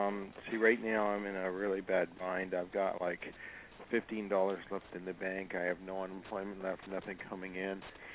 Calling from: Los Angeles, California, United States; I'm calling from Los Angeles.

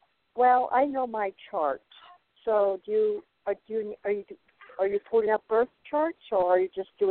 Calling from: Arizona, United States

